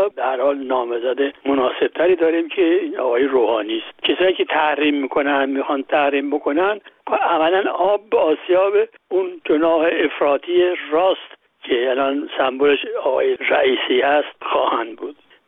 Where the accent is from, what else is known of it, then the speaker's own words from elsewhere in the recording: Iran; همه ما ها ایرانی هستیم